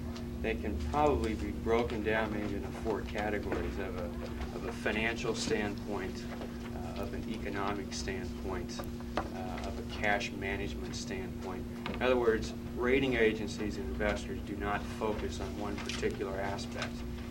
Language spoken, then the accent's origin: English; Washington, United States; My home state of Washington was a AA and they're an A rated now.